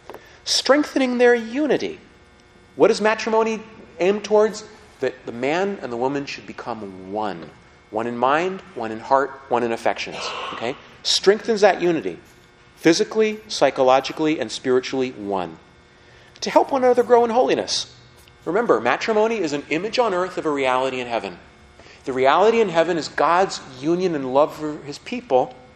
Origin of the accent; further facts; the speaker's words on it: Billings, Montana, United States; When I'm a little boy, I grew up in Billings, Montana. And right next to an Indian reservation, so I got lots of Indian stories.